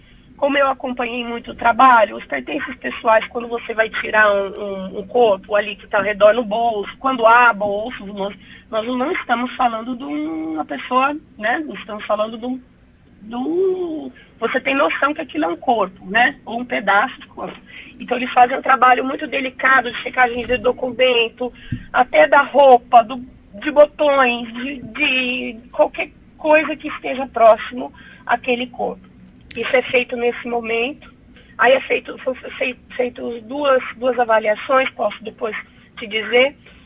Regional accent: Monte Alto, Brazil; moved away; A gente não esquece. Eu saí de Monte Alto, mas Monte Alto não saiu de mim

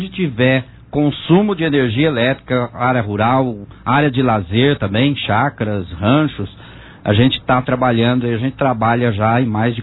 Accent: Monte Alto, São Paulo, Brazil; moved away as an adult; now in Franca, Brazil; Eu saí de Monte Alto, João, com 18 anos. Não vou falar a minha idade, mas faz 40 anos que eu estou em Franca.

